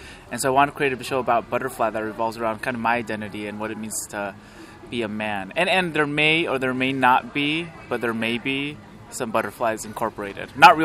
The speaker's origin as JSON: {"language": "English", "country": "United States", "said": "Oh, I'm American, but Mexican in heritage."}